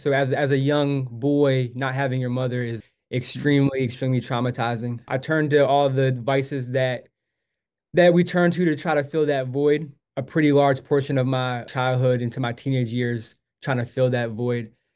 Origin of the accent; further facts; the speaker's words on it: Baltimore, Maryland, United States; now in Atlanta, United States; And so I went back to Baltimore. That's where I'm from. I'm from Baltimore City.